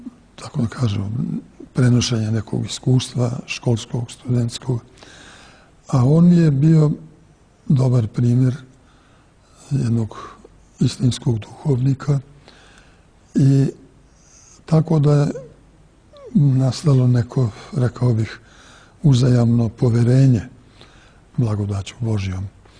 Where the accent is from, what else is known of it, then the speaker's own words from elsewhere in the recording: Vojvodina, Serbia; pogotovo sam kao mali gimnazista u Somborskoj gimnaziji raspuste provodio u manastirima našim, najpre ovde u rodnoj Bačkoj, u manastiru Bođanima, kasnije na Fruškoj gori.